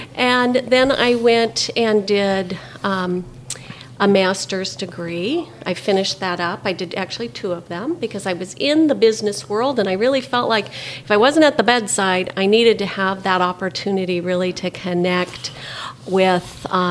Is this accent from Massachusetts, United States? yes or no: no; Everett, Washington, United States; From Everett, Washington.